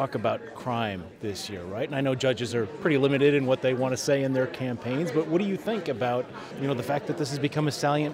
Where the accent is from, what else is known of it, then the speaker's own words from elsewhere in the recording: Riverdale, Illinois, United States; I grew up in Riverdale, so know that area.